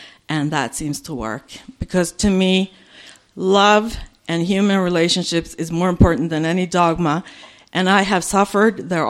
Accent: Sweden; I want to continue on the Swedish theme. I come from Sweden originally.

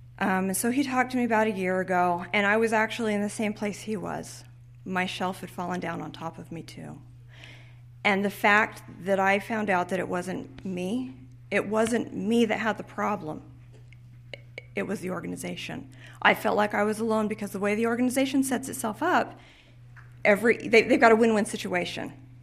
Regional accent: Utah, United States; We're from Utah County. We're part of that whole group.

